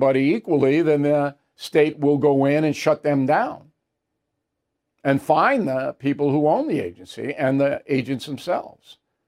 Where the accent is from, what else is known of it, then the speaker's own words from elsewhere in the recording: Levittown, New York, United States; So when I grew up in Levittown, it was redlining there.